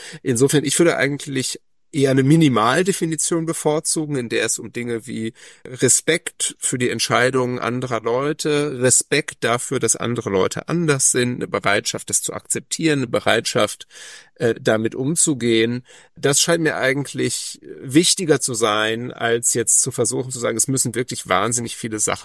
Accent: North Rhine-Westphalia, Germany; ich komme aus dem Ruhrgebiet, das hat mich geprägt.

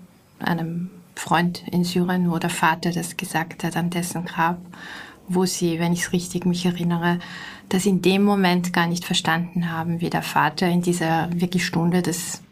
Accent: Vienna, Austria; wenn Sie mich jetzt als Österreicherin fragen oder als Wienerin

